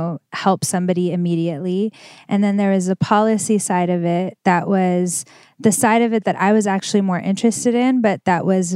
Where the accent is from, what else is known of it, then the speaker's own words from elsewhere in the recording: Iran; I'm from Iran. Mm-hmm. My family's from Iran.